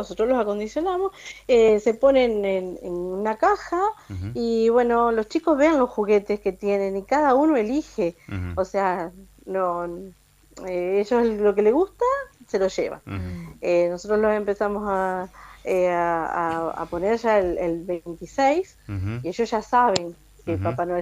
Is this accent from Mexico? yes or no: no; Cerrito, Entre Ríos, Argentina; now in La Picada, Argentina; Yo soy oriunda de Cerrito, pero hace 13 años que estoy trabajando en el Centro de Salud de La Picada. Bueno. Y hace 2 años que la pandemia me trajo a vivir a La Picada.